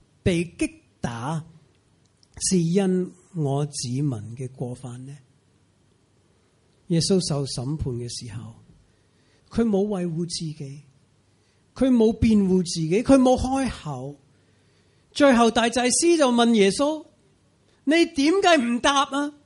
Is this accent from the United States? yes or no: yes; United States; 用美国的例子，美国，我是美国人